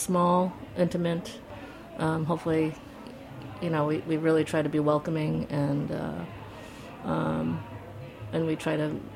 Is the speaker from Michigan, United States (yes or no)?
yes; Michigan, United States; I'm originally from Michigan, like a suburb of Detroit.